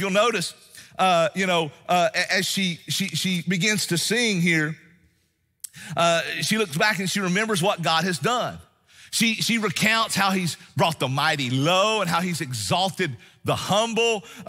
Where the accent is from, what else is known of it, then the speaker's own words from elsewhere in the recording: Tennessee, United States; where I was born and raised up in East Tennessee, man, that was the most awesome place because the sky was so awesome.